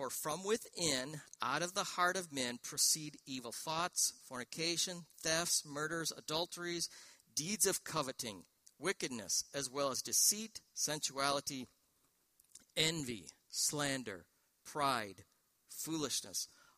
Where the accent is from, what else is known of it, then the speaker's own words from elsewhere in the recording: Northern United States, United States; accent: northern; Evidently, my northern accent doesn't work down here.